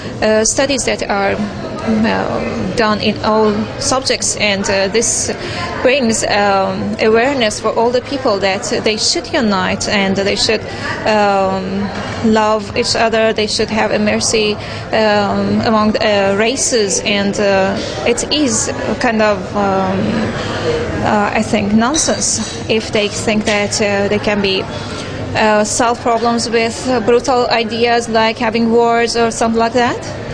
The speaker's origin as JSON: {"language": "English", "country": "Iran", "second_language": "English", "said": "I'm coming from Iran to participate in this conference that is about Iranian studies."}